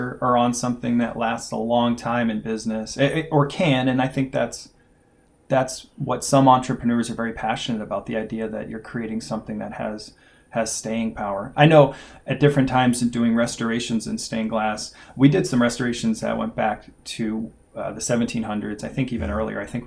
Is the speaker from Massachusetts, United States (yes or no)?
yes; Massachusetts, United States; Worcester was kind of a scary place because we grew up outside of Worcester.